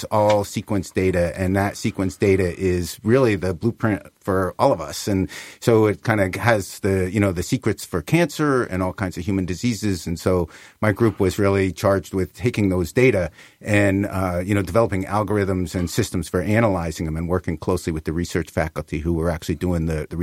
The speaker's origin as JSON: {"language": "English", "region": "New Jersey", "country": "United States", "tie": "born or raised there", "lives_now": "San Francisco, United States", "said": "I grew up in New Jersey and ended up out in San Francisco Bay Area, where I got my degree in computer science and actually worked in the space industry and astrophysics."}